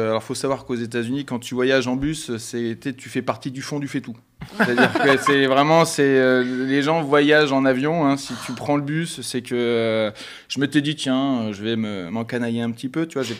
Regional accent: Bordeaux, Nouvelle-Aquitaine, France; on était dans le sud de la France à cette époque-là, moi, je suis de Bordeaux

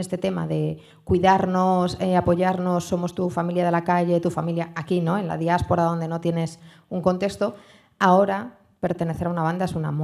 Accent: Galapagar, Community of Madrid, Spain; pero yo soy de Galapagar, que es un pueblo que está aquí a 20 minutos, pequeñito.

